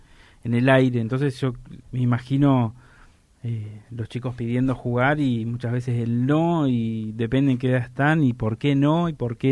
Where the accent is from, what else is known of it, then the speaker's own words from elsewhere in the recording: Argentina; nos atraviesa como argentinos